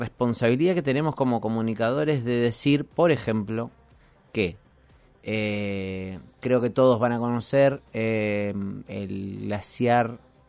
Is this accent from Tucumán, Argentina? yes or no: no; Río Grande, Tierra del Fuego, Argentina; Nosotros, yo soy fueguino, soy de Río Grande, y nosotros solíamos ir a Ushuaia